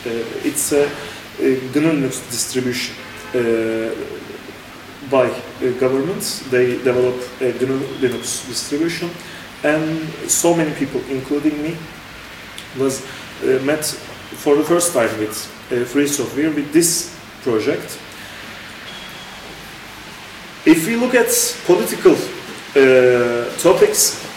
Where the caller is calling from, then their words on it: Istanbul, Turkey; Hello from Istanbul.